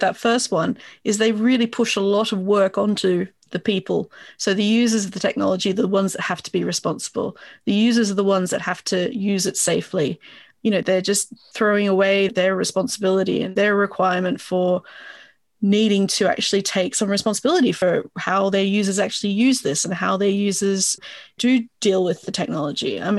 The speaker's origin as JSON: {"language": "English", "country": "Australia", "said": "I mean, I'm from Australia, so Australians would understand the Dame Edna Everage glasses"}